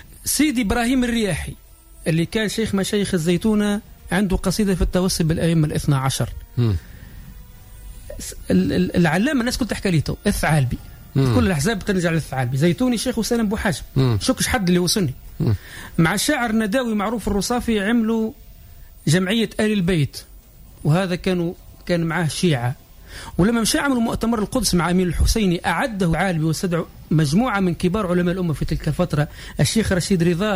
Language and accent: Arabic; Tunisia